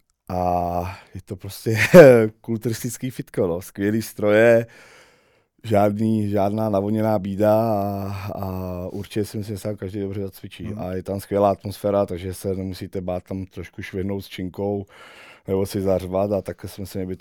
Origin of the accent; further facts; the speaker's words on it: South Bohemian Region, Czechia; Třeba já jsem asi z Jižní Čech a jezdíme Chebsko, Karlovarsko a tam nabízíme služby s těma traktorama.